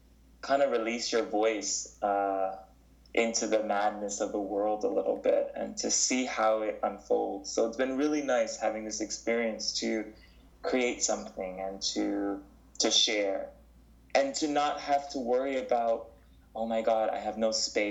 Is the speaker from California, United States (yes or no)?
no; Manhattan, New York, United States; now in Mannheim, Germany; I've lived in Manhattan nearly my entire life.